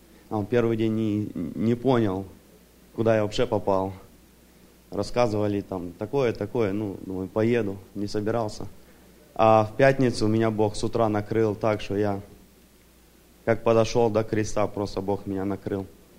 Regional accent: Tacoma, Washington, United States; А, я тоже здешний. … я из Такомы.

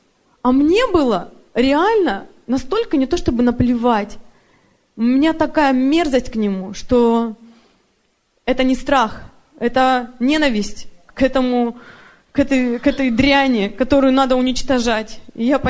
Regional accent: Surgut, Khanty-Mansi Autonomous Okrug, Russia; Я тоже из России, из города Сургут.

